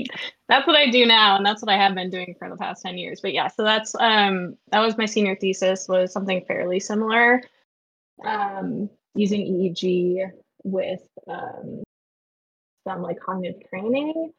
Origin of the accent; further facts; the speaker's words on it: Connecticut, United States; I'm from Connecticut. So I got to work at Yale over the summers